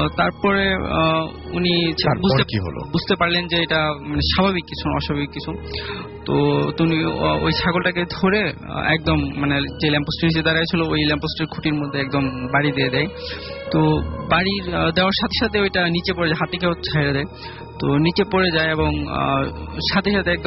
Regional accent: Jigatala, Dhaka Division, Bangladesh; জিগাতলা থেকে এসেছি।

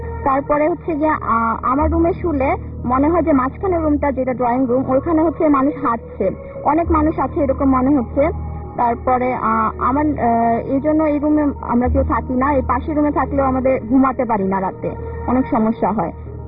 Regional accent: Dhaka, Dhaka Division, Bangladesh; মালিবাগ থেকে।

